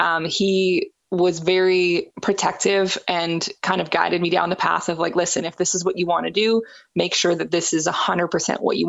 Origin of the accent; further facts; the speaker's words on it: British Columbia, Canada; So I'm based in Abbotsford, BC. I grew up in kind of the Fraser Valley area, which for those of you that aren't from the BC area is not too far outside of Vancouver.